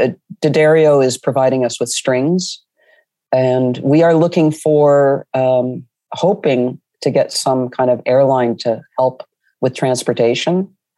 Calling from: Almont, Ontario, Canada; I'm actually speaking from Almont, which for your listeners, they should know Almont, Ontario, of course, because it's the home of the birthplace of the inventor of basketball, James Naismith.

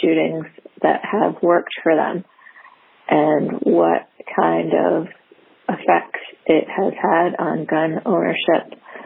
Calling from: Rhode Island, United States; I'm calling from Rhode Island.

